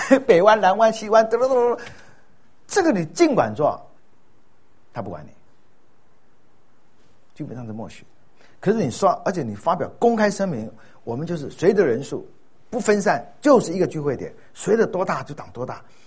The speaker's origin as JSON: {"language": "Chinese", "region": "Fujian", "country": "China", "tie": "born or raised there", "said": "所以我在我的家乡福建"}